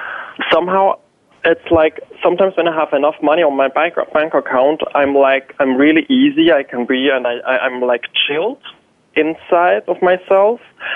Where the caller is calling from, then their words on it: Hamburg, Germany; I'm calling in from Hamburg, Germany.